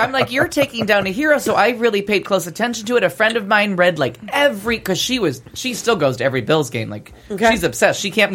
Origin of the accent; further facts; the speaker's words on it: Niagara Falls, New York, United States; I'm not from Buffalo, because I hate when people say I'm from Buffalo. I'm from Niagara Falls.